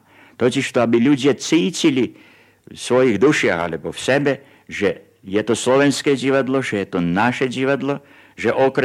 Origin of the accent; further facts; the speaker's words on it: Kisač, Vojvodina, Serbia; lebo povedzme u nás v Kisáči